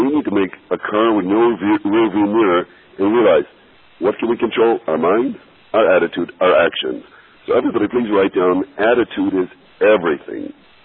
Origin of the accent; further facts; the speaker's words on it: Israel; now in United States; I'm originally from Israel. I'm still a guest here after 50 years.